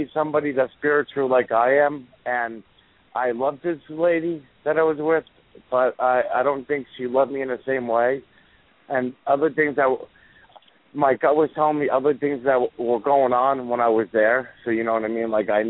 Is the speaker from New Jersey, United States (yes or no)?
yes; New Jersey, United States; I'm from New Jersey.